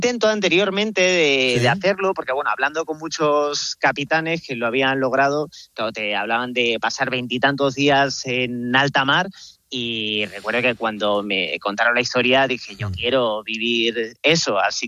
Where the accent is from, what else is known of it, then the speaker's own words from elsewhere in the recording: Extremadura, Spain; Yo soy de Extremadura, que allí, como bien sabes, poco mar tenemos